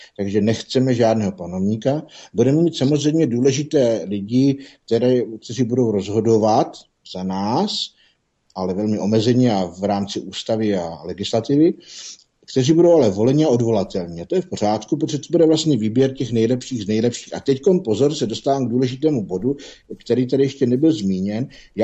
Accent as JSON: {"language": "Czech", "town": "Praskačka", "region": "Hradec Králové Region", "country": "Czechia", "said": "já jsem z Praskačky, což je blízko Hradce Králové"}